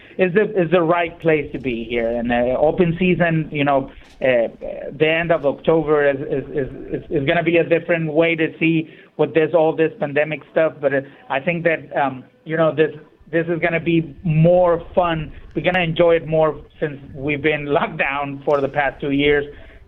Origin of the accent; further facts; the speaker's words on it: Ensenada, Baja California, Mexico; I'm originally from Ensenada